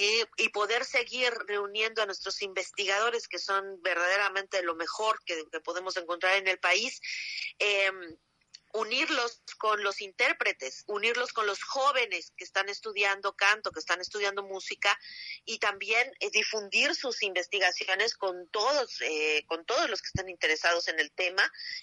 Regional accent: Mexico; nuestra memoria como mexicanos y en nuestra identidad

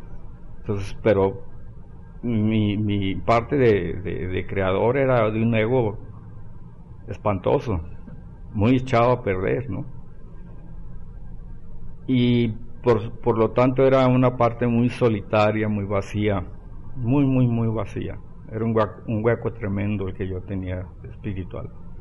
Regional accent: Jalisco, Mexico; Finalmente ahora lo estoy pudiendo lograr, de quedarme no solo en mi país que adorado, sino en mi ciudad, en mi estado, que amo a mi estado de Jalisco.

